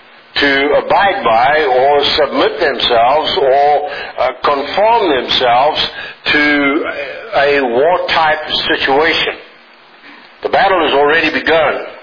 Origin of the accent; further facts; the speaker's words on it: Zimbabwe; I know that Ida and I, we were born and raised in Rhodesia, now called Zimbabwe in Africa.